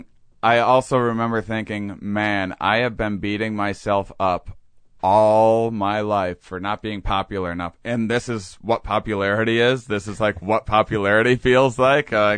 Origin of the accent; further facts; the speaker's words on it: Wisconsin, United States; accent: Wisconsin; Oh yeah, and then that was my Wisconsin accent coming out there.